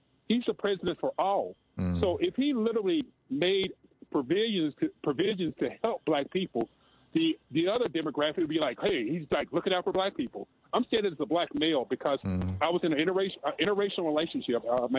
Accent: Alabama, United States; now in Albuquerque, United States; growing up, I grew up in Alabama. Here in Albuquerque, New Mexico

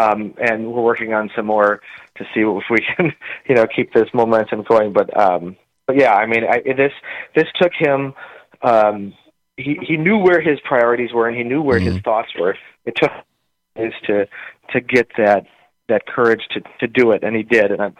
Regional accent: Alloway, New Jersey, United States; he was my state senator since I was born. I grew up in Alloway.

